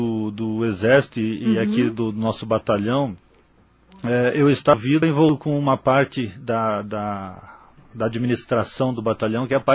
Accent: Foz do Iguaçu, Paraná, Brazil; Eu vim para cá muito criança. Então eu sou de Paranavaí por nascimento. Mas cresci toda a minha existência aqui nas Gêmeas do Iguaçu.

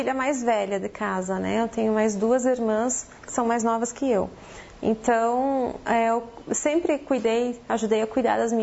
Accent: Porto União, Santa Catarina, Brazil; born there; eu tenho 34 anos, eu nasci em Porto União, né, no Hospital São Brás.

